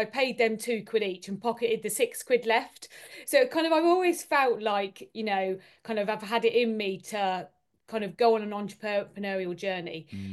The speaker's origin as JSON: {"language": "English", "town": "Bicester", "region": "South East England", "country": "United Kingdom", "tie": "born or raised there", "said": "So I was brought up in Bicester. So I'm still in Bicester now, went to school in Bicester"}